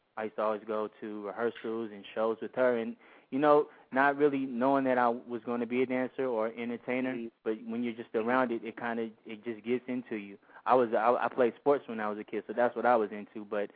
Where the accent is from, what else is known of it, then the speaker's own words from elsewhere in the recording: Berkeley, California, United States; Growing up in Berkeley, you see everything. Growing up in the Bay Area, you see everything.